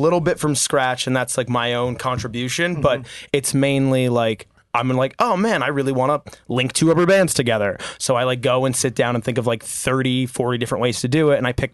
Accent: Wayne, New Jersey, United States; now in Long Branch, United States; I'm from Wayne, New Jersey originally.

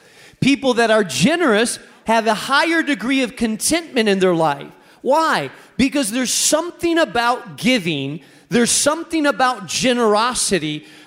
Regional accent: Spain; English is a second language; I grew up in Spain. I grew up in a town of 200 people in Spain.

